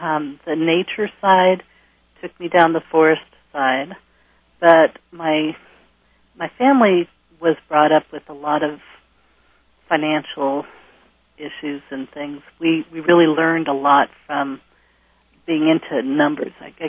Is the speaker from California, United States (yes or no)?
yes; San Francisco, California, United States; born there; I was born in San Francisco, and I'm back in that area now.